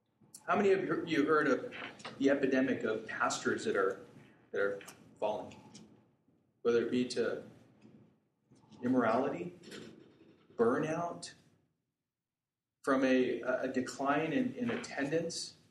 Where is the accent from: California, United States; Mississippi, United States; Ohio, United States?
California, United States; Anaheim; born there; Of course I'm a Christian, right? I was born in Anaheim.